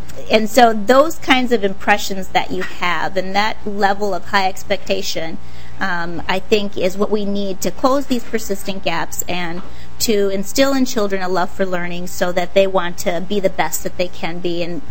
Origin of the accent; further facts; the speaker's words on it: Minneapolis, Minnesota, United States; I'm born and raised in Minneapolis. I grew up in the southeast side of Minneapolis and was a Head Start baby.